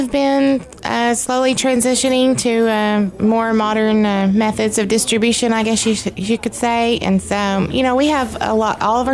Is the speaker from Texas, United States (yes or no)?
no; Little Rock, Arkansas, United States; I am from Little Rock, big city.